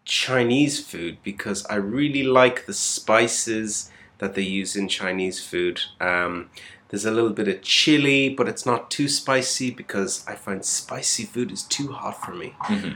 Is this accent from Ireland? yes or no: yes; southwest, Ireland; now in Manchester, United Kingdom; I'm from Ireland originally. I come from the southwest of Ireland. I've been living in Manchester for almost 3 years. It will be 3 years in November.